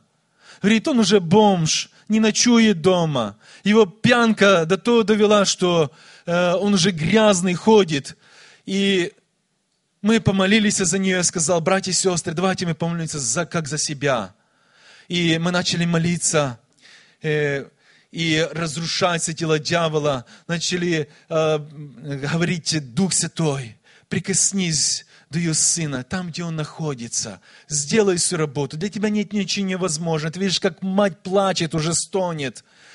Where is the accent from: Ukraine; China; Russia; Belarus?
Ukraine; Я приехал также с Украины.